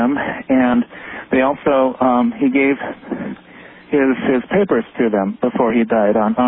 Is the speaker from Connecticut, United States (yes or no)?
no; Colorado, United States; now in Portland, United States; I grew up on a ranch in Colorado.